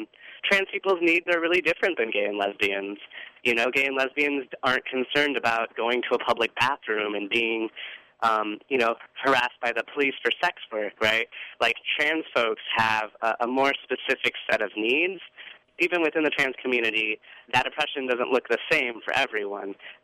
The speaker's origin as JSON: {"language": "English", "region": "the South", "country": "United States", "tie": "born or raised there", "said": "Like, I come from a military family. I grew up in the South. My mom's a Southern Baptist."}